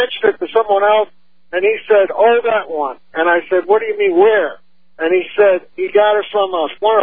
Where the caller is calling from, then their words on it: Longmont, Colorado, United States; I'm calling you from Longmont, Colorado.